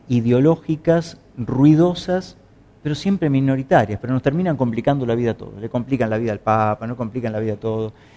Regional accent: Buenos Aires, Argentina; born there; moved away; yo nací en Buenos Aires, soy porteño de origen, aunque hace 36 años que no estoy en Buenos Aires

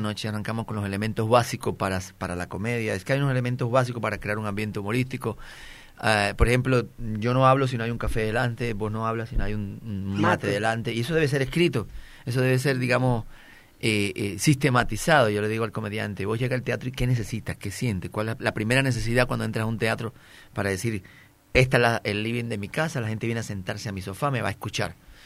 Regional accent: Cuba; now in Colombia; yo soy cubano y que vivo en Colombia

